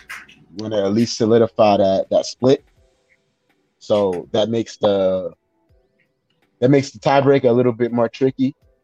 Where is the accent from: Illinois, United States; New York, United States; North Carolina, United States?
New York, United States; Brooklyn; I grew up in Brooklyn, too. You got a problem with Brooklyn?